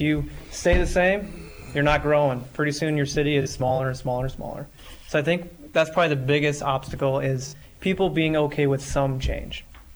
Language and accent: English; Britt, Iowa, United States; I grew up in Britt, okay? We're home of the hobos.